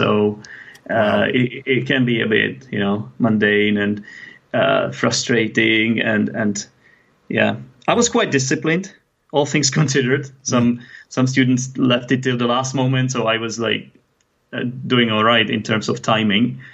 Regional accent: Czechia; first language Czech; English is a second language; And basically, we were just talking about English in Czech, which is my native language.

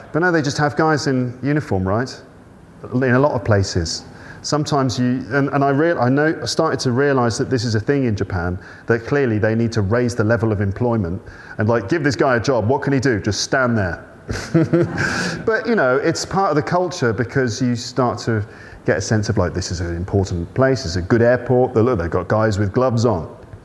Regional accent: England, United Kingdom; I was growing up in England.

